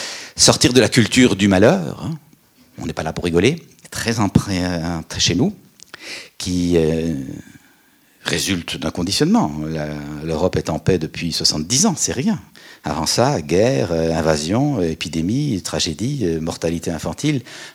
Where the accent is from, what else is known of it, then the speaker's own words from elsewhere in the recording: Belgium; Moi, je viens de Belgique, je n'ai pas eu le moindre attentat, pas de champ de mine.